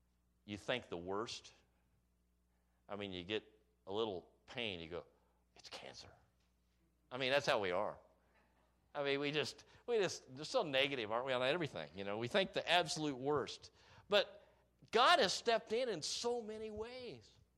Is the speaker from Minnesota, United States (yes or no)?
no; Kansas, United States; And I was raised in Kansas, and those, we like to kill sparrows for fun.